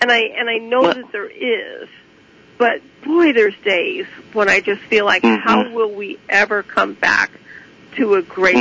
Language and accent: English; United States; Because I'm an American.